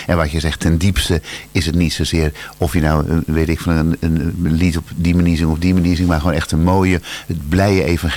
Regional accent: Berkel en Rodenrijs, South Holland, Netherlands; Wij komen zelf uit Berkel en Roderijs, wat qua ligging iets anders is als Bergzoek.

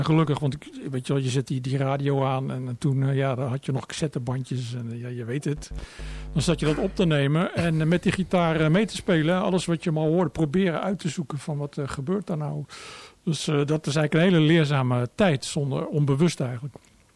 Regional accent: Gorinchem, South Holland, Netherlands; ging ik dan op gitaarles in Gorinchem, waar ik opgroeide in die tijd.

